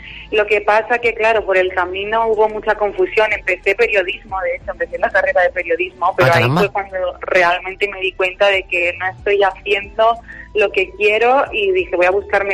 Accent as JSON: {"language": "Spanish", "town": "Sagunto", "region": "Valencian Community", "country": "Spain", "said": "Yo soy del puerto de Sagunto, estoy a mitad de camino entre Valencia y Castellón. Lo que pasa que ahora vivo en Valencia."}